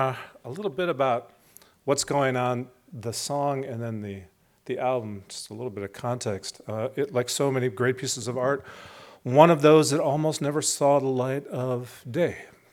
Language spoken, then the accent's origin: English; Detroit, Michigan, United States; I'm from Detroit, Michigan. Motown, the Motor City.